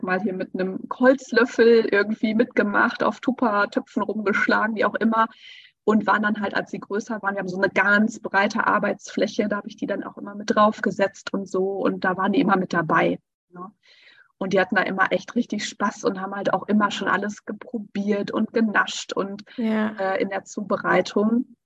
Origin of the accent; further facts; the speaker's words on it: North Rhine-Westphalia, Germany; weil ich auf einem Bauernhof groß geworden bin in Ostwestfalen